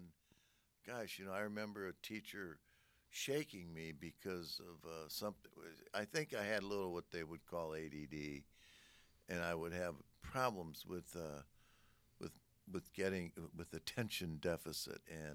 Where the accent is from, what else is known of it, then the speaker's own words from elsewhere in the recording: South Bend, Indiana, United States; I'm from South Bend, Indiana